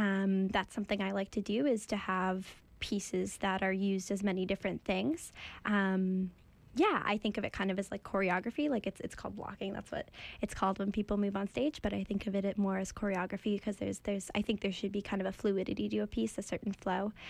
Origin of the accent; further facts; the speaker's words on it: Seattle, Washington, United States; I'm from Seattle, in the Seattle area.